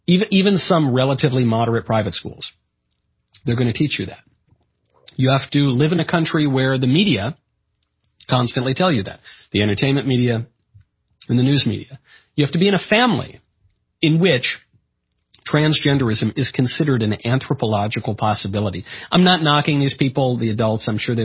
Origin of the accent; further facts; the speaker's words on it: New York, United States; I'm from New York. Spent a fair bit of time in Brooklyn and upstate in communities that are full of Orthodox Jews.